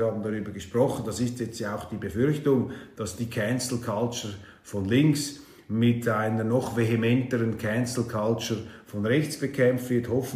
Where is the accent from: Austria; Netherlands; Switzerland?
Switzerland; Man sollte vielleicht als Schweizer, und das kann auch ich mir gelegentlich hinter die Ohren schreiben, etwas sich zurückhaltender ausdrücken.